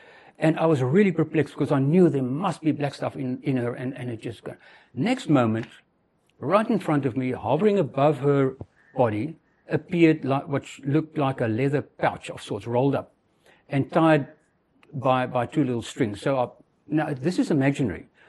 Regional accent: South Africa; So, now, I am from South Africa

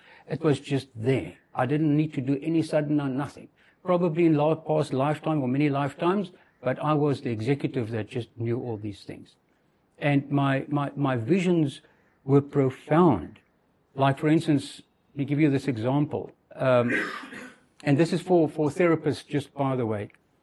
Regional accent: South Africa; So, now, I am from South Africa

